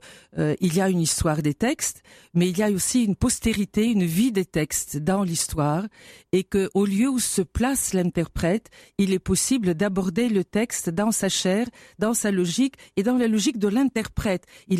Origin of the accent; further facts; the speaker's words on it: Bulgaria; moved away as an adult; now in France; je me décris comme une citoyenne européenne de nationalité française, d'origine bulgare et adoptée par les Américains. Mais à l'époque, je n'étais qu'une étudiante bulgare qui arrivait donc avec sa bourse d'études